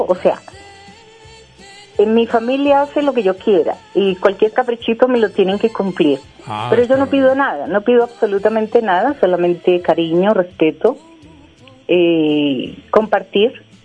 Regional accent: Bogotá, Colombia; realmente nací en Bogotá. Yo soy bogotana, soy rola. Por eso me duele tanto ver a mi Bogotá destrozada

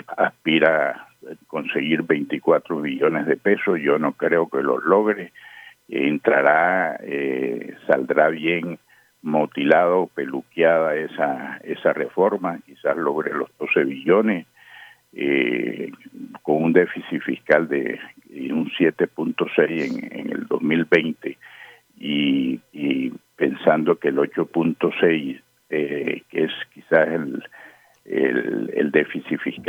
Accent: Barranquilla, Atlántico, Colombia; para nosotros como barranquilleros es muy importante resaltar el comportamiento aquí en Barranquilla.

